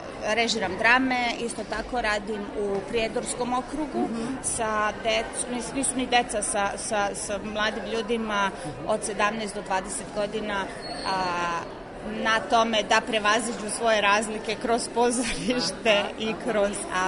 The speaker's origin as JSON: {"language": "Serbian", "region": "Belgrade", "country": "Serbia", "moved": "as an adult", "lives_now": "London, United Kingdom", "said": "ja sam pozorišni reditelj, poreklom iz Beograda, ali zadnjih 15 godina živim u Londonu."}